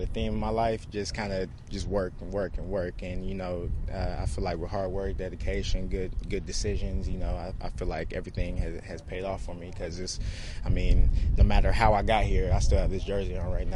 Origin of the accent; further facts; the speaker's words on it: California, United States; I'm from California, so humidity is a little different out here.